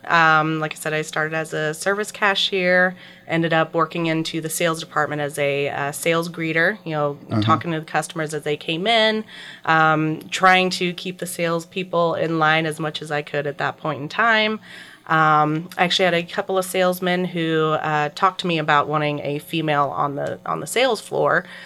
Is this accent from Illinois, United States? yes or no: yes; Godfrey, Illinois, United States; I grew up in Godfrey. Went to Alton schools and graduated from Alton High School 2004.